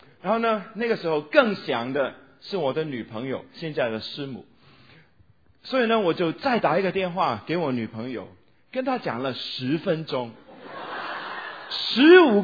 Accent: Guangdong, China; 我们广东人叫阻住地球转

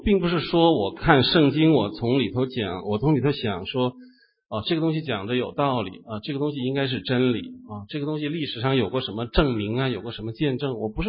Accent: China; 跟我们从大陆来的这些弟兄姐妹都很相似

